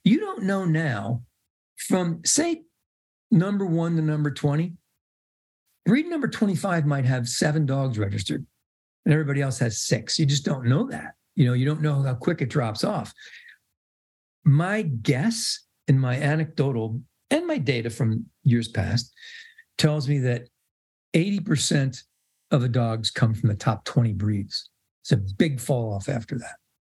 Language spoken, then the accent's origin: English; Ireland; it was better to go second in the Irish Kennel Club show because I'm Irish.